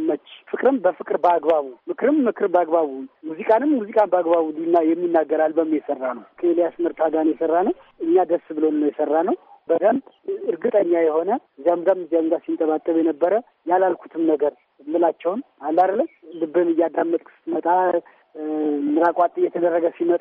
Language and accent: Amharic; Debre Markos, Amhara, Ethiopia; now in Addis Ababa, Ethiopia; እኔ ጎጃም የተወለድኩት ጎጃም ደብረ ማርቆስ አብማ የሚባል አካባቢ ነው ተወልጅ ያደግኩት